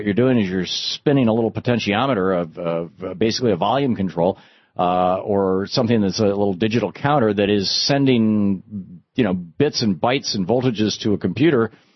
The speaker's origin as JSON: {"language": "English", "town": "Lansing", "region": "Michigan", "country": "United States", "tie": "born or raised there", "also_born_or_lived": "Grand Rapids", "said": "my hometown, Lansing, Michigan, the place where I grew up. I was not born there. I was born in Grand Rapids, but we moved to Lansing when I was, I don't know, 4 or 5 years old."}